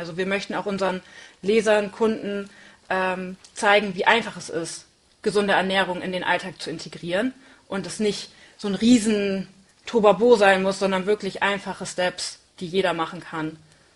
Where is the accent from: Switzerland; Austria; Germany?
Germany; Oldenburg, Lower Saxony; dann für die Liebe nach Oldenburg wieder zurückgezogen in meine Heimatstadt, weil ich keine Lust mehr hatte auf eine Fernbeziehung.